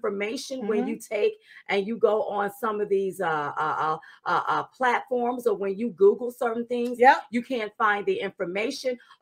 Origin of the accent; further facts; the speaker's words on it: the South, United States; Okay, I'm from the South.